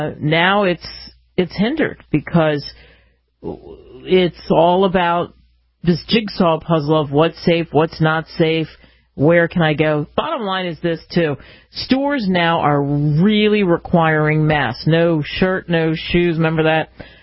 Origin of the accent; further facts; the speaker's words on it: New Jersey, United States; Sadly, in New Jersey, really my home state, it's gotten worse.